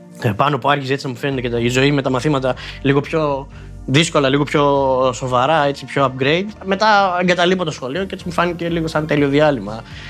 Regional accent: Volos, Thessaly, Greece; born there; Είμαι 34 μισό χρόνο, τώρα θα γίνω 35. Το 87 γεννήθηκα στο Βόλο

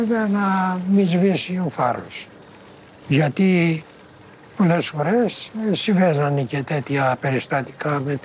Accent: Antikythera, Attica, Greece; η καταγωγή μου είναι από τα Αντικήθυρα. Το νησάκι που κοντεύει να ρημώσει τώρα.

